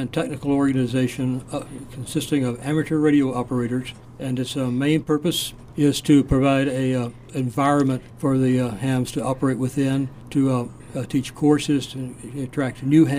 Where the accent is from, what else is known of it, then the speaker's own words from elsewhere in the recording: Little Rock, Arkansas, United States; born there; Definitely not. I was born in Little Rock, Arkansas.